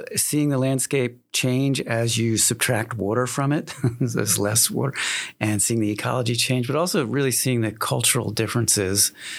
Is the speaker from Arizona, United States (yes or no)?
no; Reading, Pennsylvania, United States; If you take I-81 south and get on the Pennsylvania Turnpike, I grew up outside Reading, Pennsylvania. And that's a really culturally rich area, Pennsylvania German and a lot of other diversity.